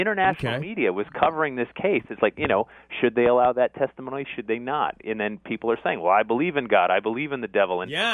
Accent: Newtown, Connecticut, United States; So we're neighbors. Like, I grew up in Newtown.

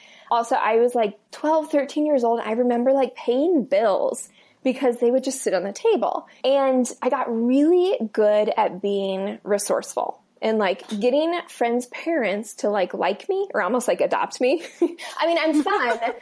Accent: Iowa, United States; I grew up in Iowa, Midwest, represent.

